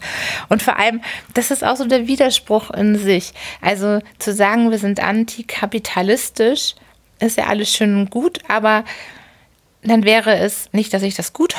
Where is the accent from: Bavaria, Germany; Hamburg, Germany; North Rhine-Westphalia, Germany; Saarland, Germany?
Hamburg, Germany; als Hamburgerin